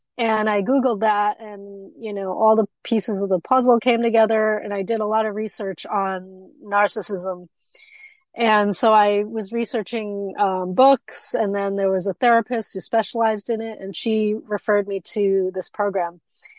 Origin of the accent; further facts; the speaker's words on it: United States; born there; So I am Taiwanese American. I was born in the US. My parents are from Taiwan. They came over probably 50 years ago at this point. And I grew up just very isolated.